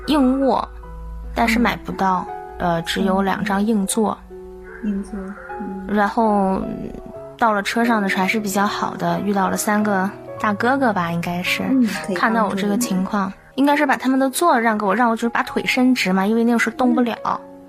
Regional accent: Liaoning, China; 就带着我去沈阳医大，我是辽宁的嘛，去沈阳医大去。

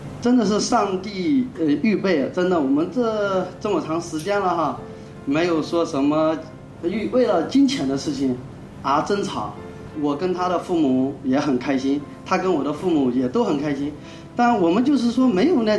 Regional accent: Anhui, China; 因为他是江苏的，我是安徽的

